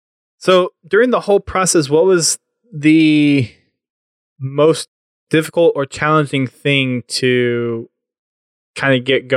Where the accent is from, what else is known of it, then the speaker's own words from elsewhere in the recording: Houston, Texas, United States; Right? My hometown.